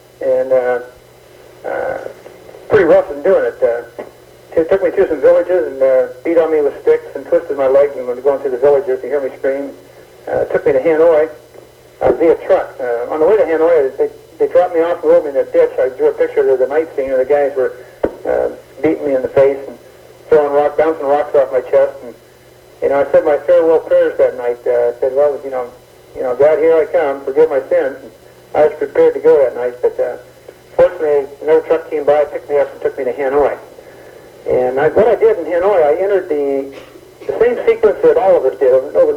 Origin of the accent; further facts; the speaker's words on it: Colorado, United States; I grew up in Colorado, and I went to Naval Academy flight training over to Lemoore